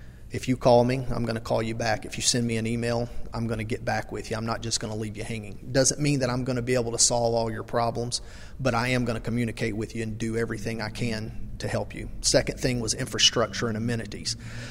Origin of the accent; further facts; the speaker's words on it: Ocean Springs, Mississippi, United States; I was born and raised in Ocean Springs. I've been connected to Biloxi my whole life. I've lived over here since I was about 18 years old.